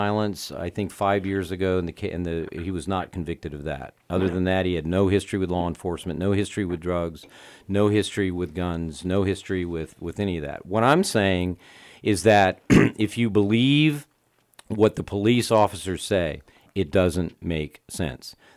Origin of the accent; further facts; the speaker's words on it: Jacksonville, Florida, United States; Jacksonville's my hometown. I grew up here.